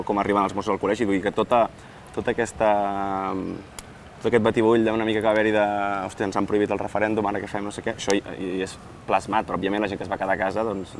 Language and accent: Catalan; La Garriga, Catalonia, Spain; com va ser aquí a Sant Cugat o al meu poble, a la Garriga